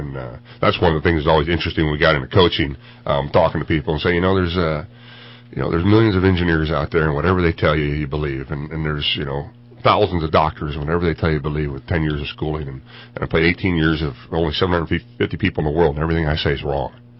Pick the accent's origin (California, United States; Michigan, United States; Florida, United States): Michigan, United States; Grand Rapids; I grew up in Michigan and played summer collegiate baseball for a team called Sullivan's Furniture back in Grand Rapids